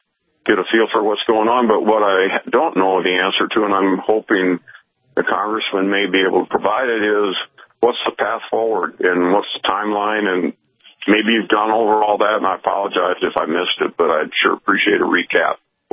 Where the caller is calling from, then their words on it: South Dakota, United States; Well, say I'm calling from South Dakota